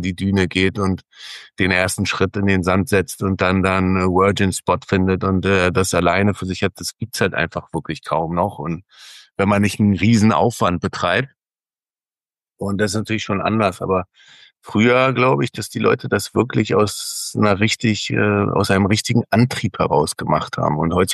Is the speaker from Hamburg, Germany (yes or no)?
yes; Hamburg, Germany; die Möglichkeit als Hamburger dann auch vor den Toren von Hamburg